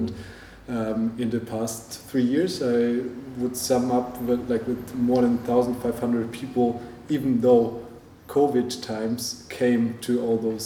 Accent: Germany; I'm German, but actually in my heart I'm already feeling Portuguese.

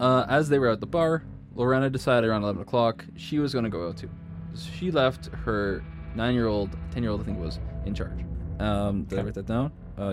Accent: Regina, Saskatchewan, Canada; So we're from Regina.

